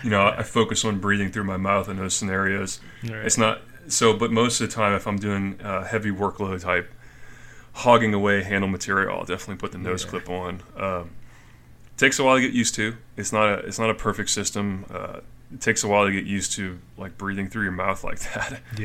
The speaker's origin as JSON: {"language": "English", "region": "Louisiana", "country": "United States", "tie": "born or raised there", "said": "Grew up in Louisiana."}